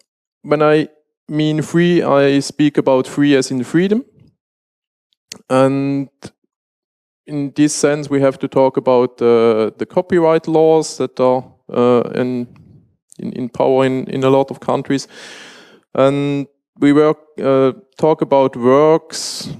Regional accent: Switzerland; I'm from Switzerland

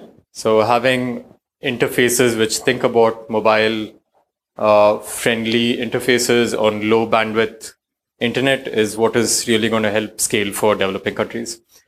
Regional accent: India; I'm coming from India, where there's so many languages

